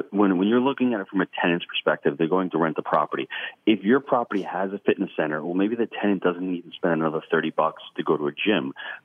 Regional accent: New York, United States; I'm a New Yorker.

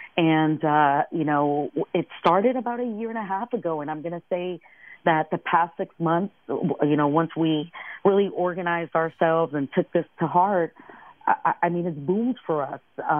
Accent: New York City, New York, United States; It's also, I come originally from New York City.

